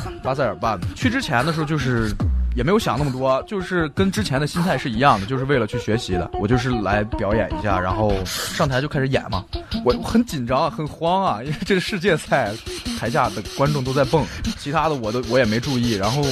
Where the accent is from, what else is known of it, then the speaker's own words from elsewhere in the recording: China; 我就告诉他我是中国人